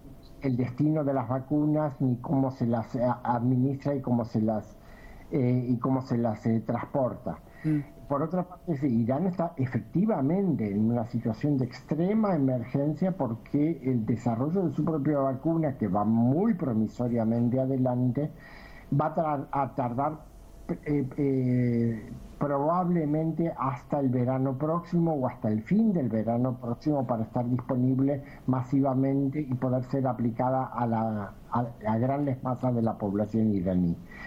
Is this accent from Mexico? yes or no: no; Argentina; eso lo sé como argentino